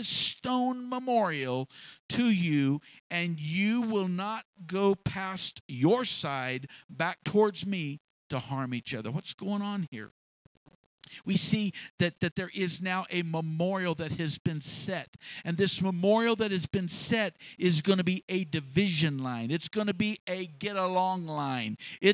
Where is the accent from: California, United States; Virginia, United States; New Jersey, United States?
California, United States; Bakersfield; I come from Bakersfield area, the Kern River, and when that river is mighty and raging and you want to get across it